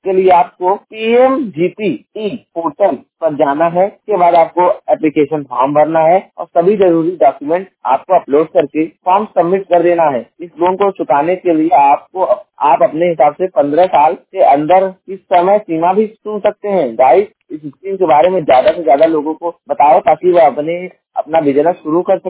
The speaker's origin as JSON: {"language": "Hindi", "town": "Jaunpur", "region": "Uttar Pradesh", "country": "India", "said": "और मैं उत्तर प्रदेश के जौनपुर जिले का निवासी हूँ।"}